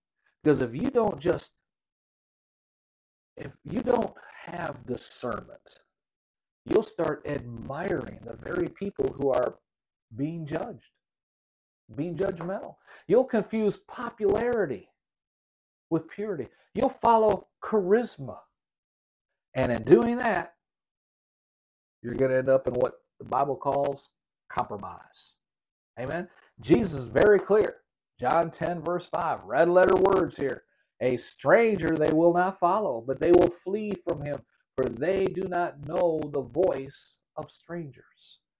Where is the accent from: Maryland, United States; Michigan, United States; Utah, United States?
Michigan, United States; moved away as an adult; I was born and raised in Michigan and lived my entire life there until I joined the Army at age 18.